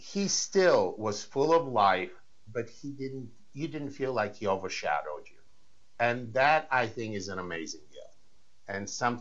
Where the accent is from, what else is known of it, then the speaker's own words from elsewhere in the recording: Louisville, Kentucky, United States; And I feel like I grew up in Louisville, Kentucky, so that's my hometown.